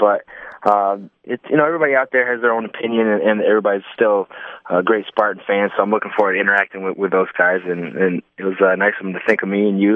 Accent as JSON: {"language": "English", "town": "Flint", "region": "Michigan", "country": "United States", "tie": "born or raised there", "said": "that's kind of the way I grew up in Flint, never backing down from a challenge."}